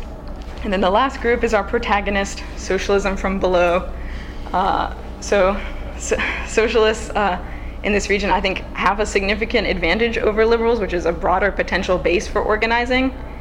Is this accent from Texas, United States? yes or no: no; Charlottesville, Virginia, United States; the mayor of my hometown, Charlottesville